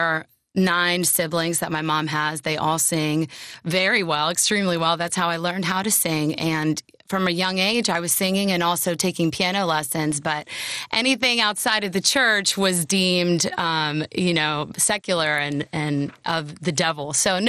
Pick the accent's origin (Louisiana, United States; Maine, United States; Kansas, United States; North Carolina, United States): North Carolina, United States; Matthews; My mom and her family are from the Dominican Republic, and my father is Italian, and I was born in Matthews, North Carolina, born and raised there in a Southern Baptist Spanish-speaking church.